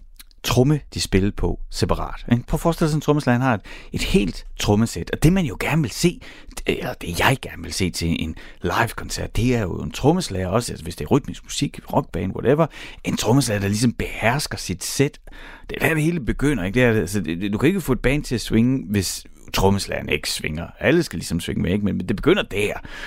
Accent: Horsens, Central Denmark Region, Denmark; Jeg er fra Horsens

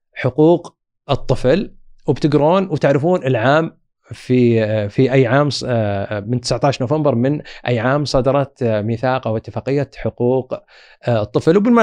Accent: Saudi Arabia; بالإضافة إلى ما نراه الآن من عندنا في المملكة العربية السعودية

